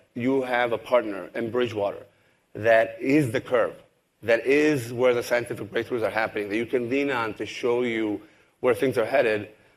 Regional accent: Israel; I come from the other side of the world. I come from Israel. I've talked historically about being a third generation to grandparents that were Jewish refugees

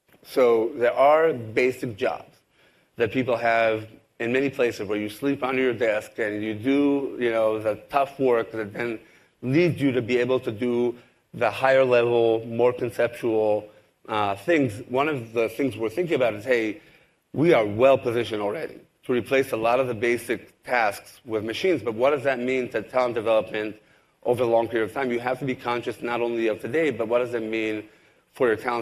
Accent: Israel; I come from the other side of the world. I come from Israel. I've talked historically about being a third generation to grandparents that were Jewish refugees

